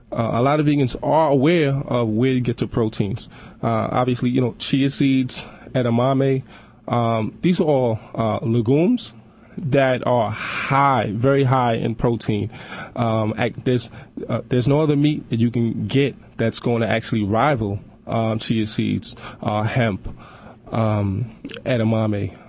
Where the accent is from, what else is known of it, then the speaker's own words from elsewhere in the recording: Brooklyn, New York, United States; I'm born and raised in Brooklyn.